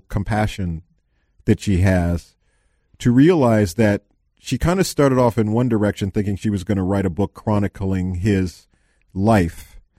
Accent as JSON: {"language": "English", "town": "Minneapolis", "region": "Minnesota", "country": "United States", "tie": "born or raised there", "said": "I love excuses to come back to town. And, you know, I this is my hometown."}